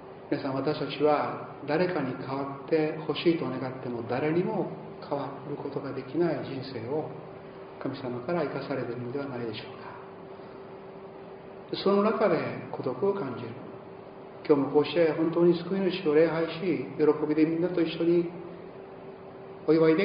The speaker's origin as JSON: {"language": "Japanese", "town": "Matsuyama", "region": "Ehime", "country": "Japan", "tie": "born or raised there", "also_born_or_lived": "Tokyo", "moved": "as an adult", "said": "私も青年時代東京で就職をしたものでありまして、私の実家は四国の愛媛県松山で"}